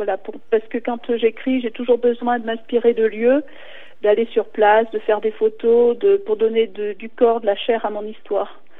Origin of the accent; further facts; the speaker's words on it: Auvergne-Rhône-Alpes, France; Et c'est vrai que chez nous, dans le Velay, dans la Haute-Loire en général, dans tous les villages, il y a une légende